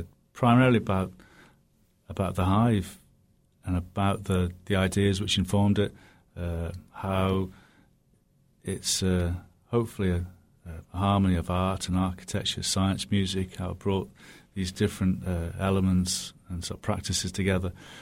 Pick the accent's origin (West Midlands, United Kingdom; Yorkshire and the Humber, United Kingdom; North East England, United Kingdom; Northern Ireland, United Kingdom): West Midlands, United Kingdom; Birmingham; also born or lived in Nottingham; When I was a child, I lived in a large estate in the centre of England, in Birmingham, and then we moved as a family to Cumbria, to the north of England, to the Lake District.